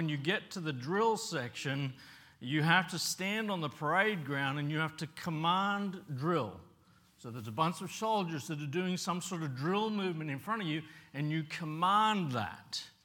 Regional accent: Papua New Guinea; now in Australia; For myself, I grew up in Papua New Guinea. My parents are Australian. I was born here in Australia. I moved to Papua New Guinea when I was probably 1.5-ish. So an Australian in Papua New Guinea

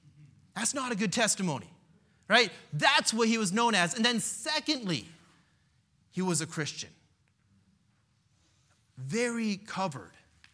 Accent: United States; I know I grew up with it in the United States

